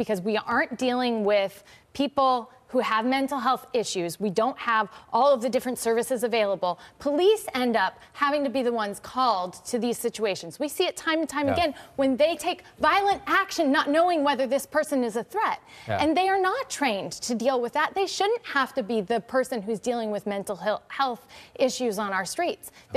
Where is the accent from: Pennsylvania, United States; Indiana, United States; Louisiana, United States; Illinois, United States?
Illinois, United States; Galesburg; I grew up in Galesburg, Illinois